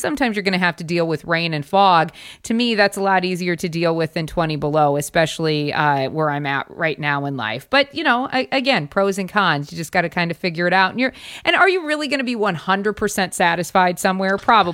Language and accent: English; Mitchell, South Dakota, United States; Like even growing up in South Dakota. Now, we were in Mitchell, South Dakota, which was a town very much the size of Baraboo, 15,000.